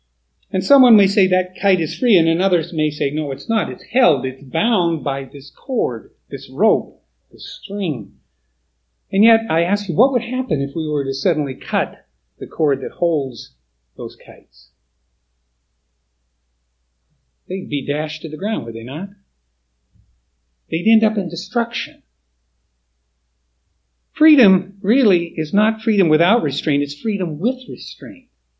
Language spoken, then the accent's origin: English; Oregon, United States; Now, I'm from Oregon. We go down to the Oregon coast, and kite flying is a big deal because the wind always blows.